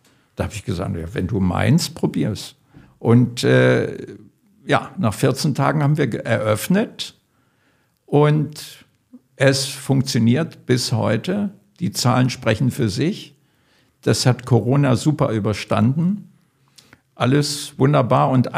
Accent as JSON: {"language": "German", "region": "Lusatia", "country": "Germany", "lives_now": "Bremen, Germany", "said": "Komme so aus dem Dreh zwischen Cottbus, Bautzen, Görlitz da so her. Dort gibt es eine slawische Minderheit seit über 1000 Jahren. Und aus diesem Zusammenhang stamme ich und bin nach Bremen"}